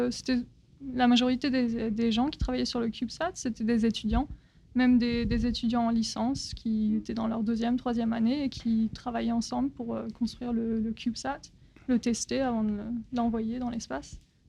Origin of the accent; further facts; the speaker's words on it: France; now in United States; Je suis française d'origine, mais ma famille a déménagé au Texas il y a, je pense, en 2002.